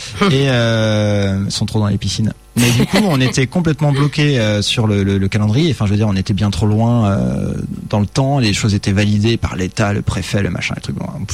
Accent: Lyon, Auvergne-Rhône-Alpes, France; Moi, je suis de la Guillotière, rien à voir.

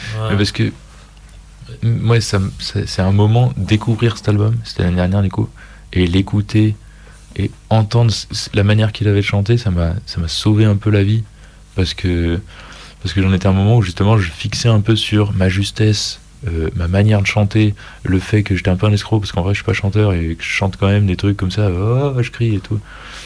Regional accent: France; En fait je suis français quoi, et il y a ce truc, mon cerveau il tourne en français toute la vie

